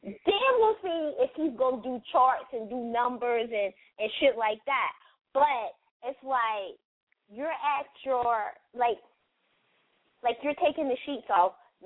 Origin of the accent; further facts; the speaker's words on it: the South, United States; But I've always been a New York chick. I mean, I'm from the South